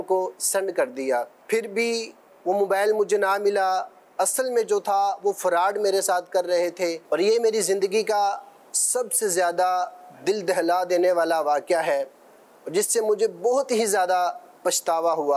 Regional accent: Lahore, Punjab, Pakistan; اور میں پنجاب لاہور سے ہوں۔

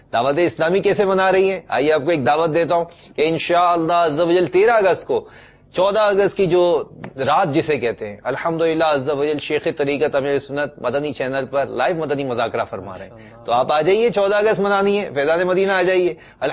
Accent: Pakistan; ہمارا یہ ذہن ہونا چاہیے یار ہم پاکستانی ہیں ساتھ ساتھ مسلمان بھی ہیں

